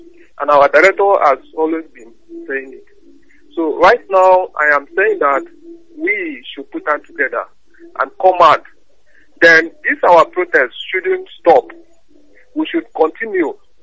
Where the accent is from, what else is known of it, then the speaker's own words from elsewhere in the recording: Akwa Ibom, Nigeria; I'm from Raphael Nation, Japan. I'm from Akwa Ibom State.